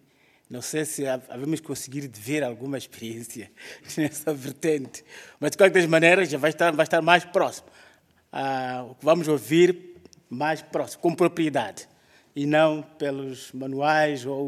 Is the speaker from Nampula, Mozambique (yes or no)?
yes; Nampula, Mozambique; sou natural de Nampula, é uma província norte de Moçambique, é uma província mais populosa.